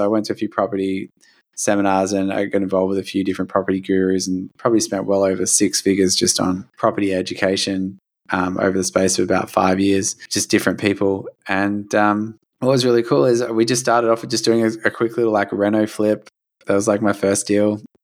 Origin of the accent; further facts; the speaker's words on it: Perth, Western Australia, Australia; So I'm from Perth, the end of the earth.